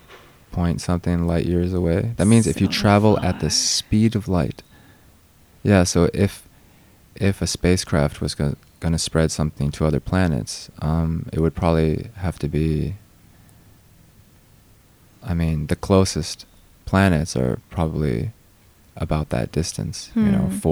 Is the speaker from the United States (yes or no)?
yes; United States; And I'm American, so it's weird for me to say